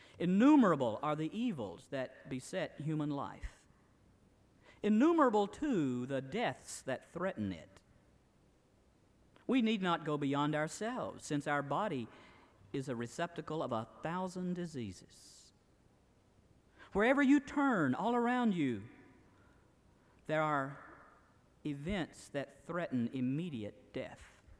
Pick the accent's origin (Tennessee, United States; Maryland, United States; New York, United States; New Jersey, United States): Tennessee, United States; I grew up in East Tennessee. If you've been driving over there in the Smoky Mountains, sometimes you see along the side of a road a sign, "Beware of falling rocks."